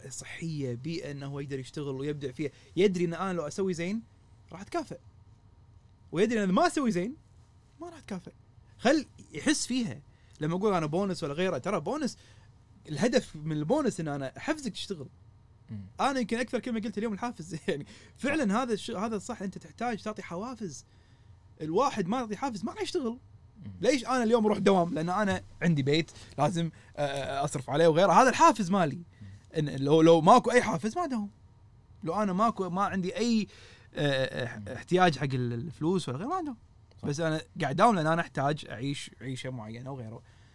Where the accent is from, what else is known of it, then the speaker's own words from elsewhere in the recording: Kuwait; وايد فخور إني كويتي،